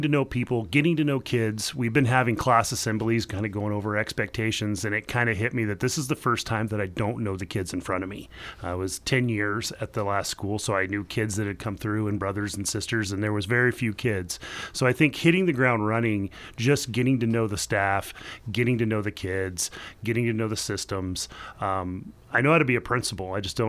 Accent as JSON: {"language": "English", "town": "Roseburg", "region": "Oregon", "country": "United States", "tie": "born or raised there", "also_born_or_lived": "Florida", "said": "I grew up in Roseburg, went to Winchester, moved here from Florida, went to Winchester my sixth grade year."}